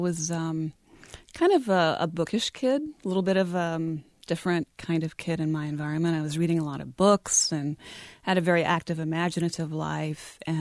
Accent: Rosman, North Carolina, United States; So I consider myself, I'm a native daughter of North Carolina. I wasn't born here, but I moved to the state when I was about five. And we moved to a very small mountain town called Rosman, which is it's in Transylvania County

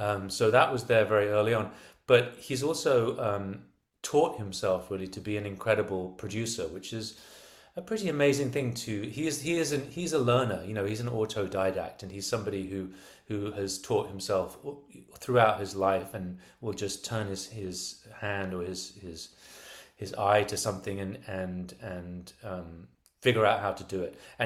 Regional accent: England, United Kingdom; because again, I'm so English, and it makes me uncomfortable to cross the line

